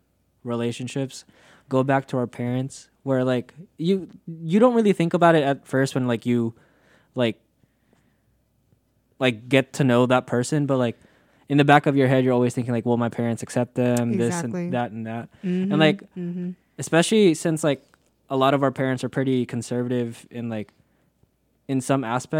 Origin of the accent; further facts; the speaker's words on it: Philippines; And like obviously being Filipino is very important to me, but I just never had that at the forefront of my identity.